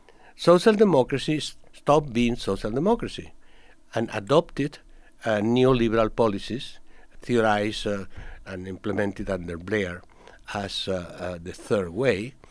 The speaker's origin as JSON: {"language": "English", "country": "Spain", "said": "Not because I'm original from Spain"}